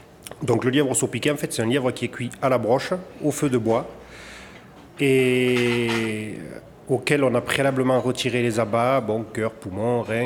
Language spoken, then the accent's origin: French; Ganges, Occitanie, France; born there; je suis né à Ganges, donc il y a 42 ans exactement. Je suis d'une famille de chasseurs.